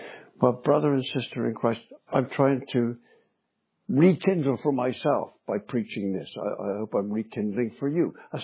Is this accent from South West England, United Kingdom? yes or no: yes; Bristol, South West England, United Kingdom; When I was a boy, I was born in Bristol. And we lived a cycle ride away from a place called Filton.